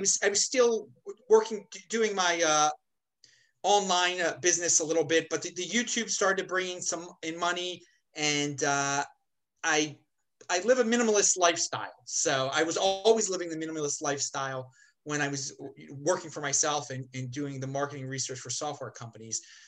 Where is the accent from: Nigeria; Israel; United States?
United States; Baltimore, Maryland; I also was involved in activities in my hometown of Baltimore City that were somewhat political